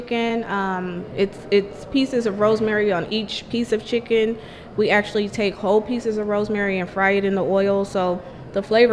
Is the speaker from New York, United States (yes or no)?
no; California, United States; born or raised there